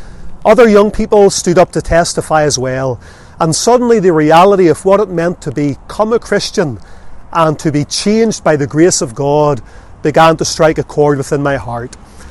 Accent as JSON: {"language": "English", "town": "Lisburn", "region": "Northern Ireland", "country": "United Kingdom", "tie": "born there", "said": "I was born in Lisburn here in 1978 into a very good home."}